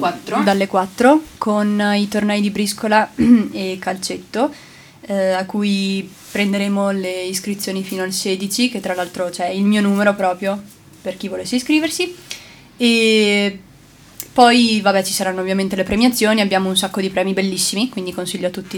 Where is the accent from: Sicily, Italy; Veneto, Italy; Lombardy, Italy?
Veneto, Italy; Alleghe; vengo da Alleghe.